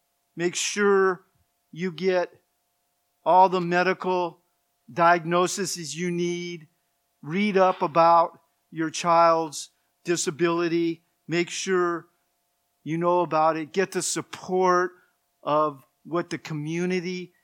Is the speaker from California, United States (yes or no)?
yes; California, United States; Now, my wife and I, we're from Southern California. We're up here by ourselves. Our family is in Southern California.